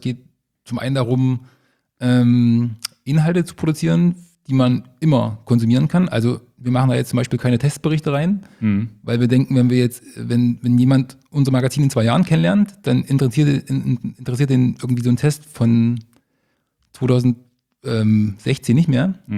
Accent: Leipzig, Saxony, Germany; now in Berlin, Germany; Ja, nach Berlin und also ursprünglich kommen wir aus Leipzig.

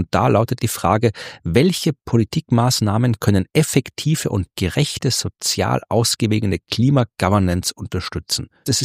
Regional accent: Baden, Lower Austria, Austria; Ich bin aus meiner Heimatstadt Baden hierher gekommen. Das ist gar nicht so weit weg. Das sind, keine Ahnung, 20 Kilometer.

